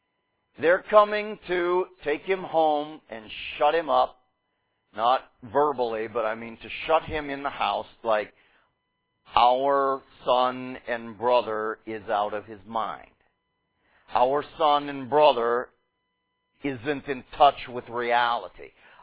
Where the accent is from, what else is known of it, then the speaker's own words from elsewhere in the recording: Pittsburgh, Pennsylvania, United States; There was an appliance store in the suburb that I grew up in Pittsburgh